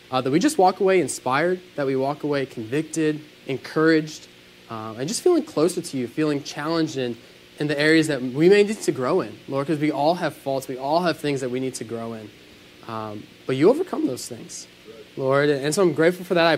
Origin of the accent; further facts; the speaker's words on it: Chicago, Illinois, United States; also born or lived in St. Louis, United States; I was born in St. Louis shortly after my parents moved back to Chicago, where I was raised.